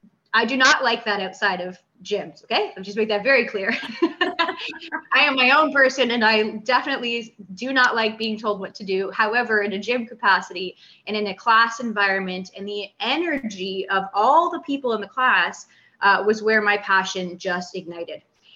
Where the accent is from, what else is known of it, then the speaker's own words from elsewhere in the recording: Cambridge, Ontario, Canada; now in Woodstock, Canada; I'm born and raised in Cambridge, Ontario, and didn't move to my current location in Woodstock, Ontario until November of 2018.